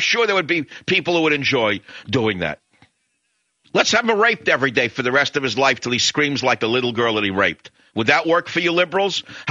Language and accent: English; Bronx, New York, United States; we're talking quite a few decades ago, and we grew up in the South Bronx.